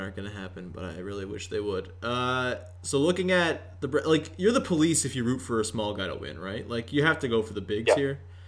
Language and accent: English; Canada; Well, it's part of being Canadian to know when your players win very marginal honors.